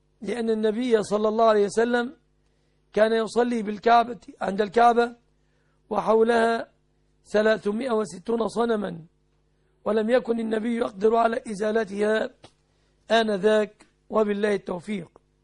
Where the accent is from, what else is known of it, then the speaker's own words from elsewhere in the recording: Egypt; فأجروها في بلادنا مصر هنا على نصاب الفضة